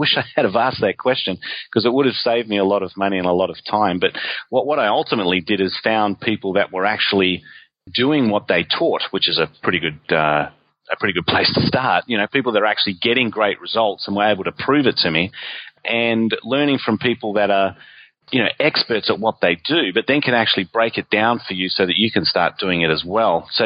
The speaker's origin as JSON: {"language": "English", "town": "Perth", "region": "Western Australia", "country": "Australia", "lives_now": "Gold Coast, Australia", "said": "I'm originally from Perth, but now I live in the Gold Coast in Queensland."}